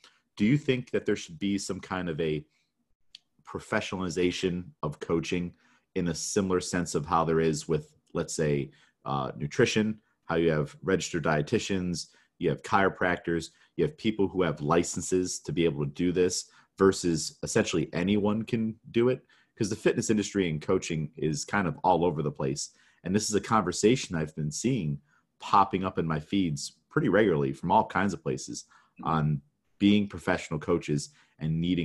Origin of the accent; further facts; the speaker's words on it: Afton, New York, United States; Cause I grew up out in Afton, New York. So out in like, you know, the farms and stuff like that.